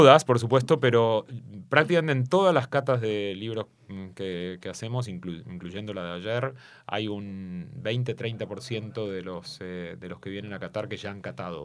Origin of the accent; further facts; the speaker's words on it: Buenos Aires, Argentina; moved away as an adult; also born or lived in Jerusalem / Boston; yo nací en Buenos Aires y terminé el instituto en Buenos Aires. O sea, viví mi infancia y adolescencia en Buenos Aires y me fui para Israel y viví mucho tiempo en Jerusalén durante unos 20 años prácticamente en Jerusalén.